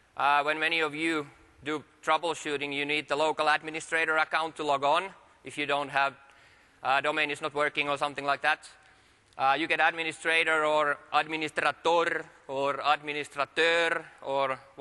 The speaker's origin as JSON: {"language": "English", "country": "Finland", "said": "I'm from Finland."}